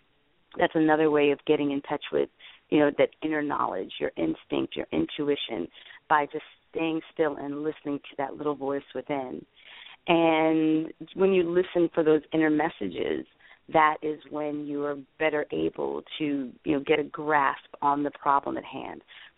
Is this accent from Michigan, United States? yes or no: no; Miami, Florida, United States; I'm from Florida. And I'm from Miami, Florida.